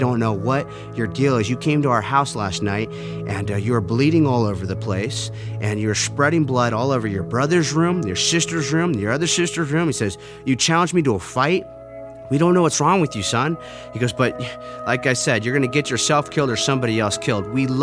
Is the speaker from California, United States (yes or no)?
yes; Huntington Beach, California, United States; And so I find my way right back to my hometown, Huntington Beach, and I'm knocking on the door.